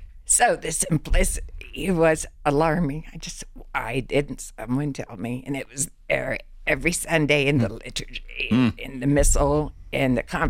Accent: California, United States; I grew up in Central California, one of six kids, a wonderful Catholic family, and my mom's faith was and still is exemplary.

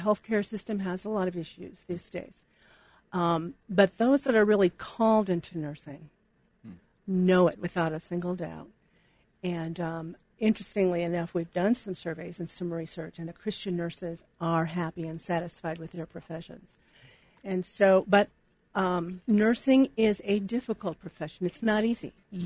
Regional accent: Chicago, Illinois, United States; Oh, well, I came from Chicago. My husband and I grew up in Chicago, the suburbs, and had a wonderful childhood.

